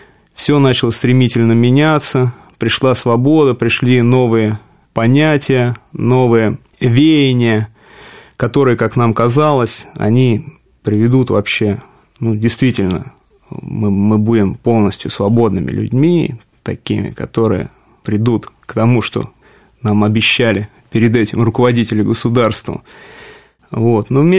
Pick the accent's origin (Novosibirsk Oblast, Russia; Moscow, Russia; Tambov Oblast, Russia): Tambov Oblast, Russia; Michurinsk; Я родом из Тамбовской области, из города Мичуринска, знаменитого.